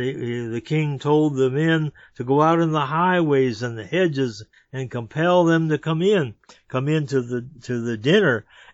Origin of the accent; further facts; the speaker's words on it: Michigan, United States; now in North Carolina, United States; I'm from Michigan. I heard the same thing there. I've heard the same thing here in North Carolina